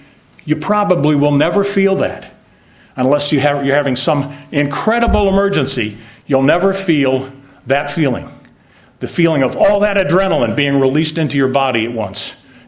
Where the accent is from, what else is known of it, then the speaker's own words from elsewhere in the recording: Scotland, United Kingdom; Now, I talked to my dad about Loch Lomond, and he'd been there many times. We're all from Scotland.